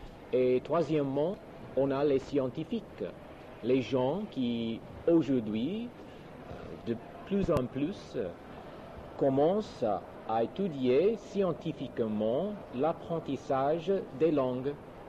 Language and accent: French; United States; French is a second language; Je suis américain, donc j'aurai des problèmes, quelques problèmes pour bien parler le français.